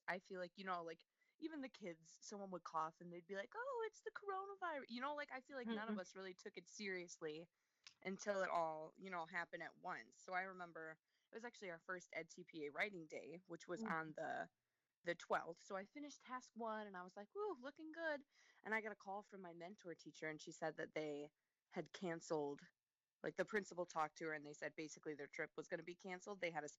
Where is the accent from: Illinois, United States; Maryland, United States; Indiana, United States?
Illinois, United States; Johnsburg; So I'm from Johnsburg, Illinois. So it's actually, I know I'm from across the border, but so it's about an hour from Parkside in Carthage.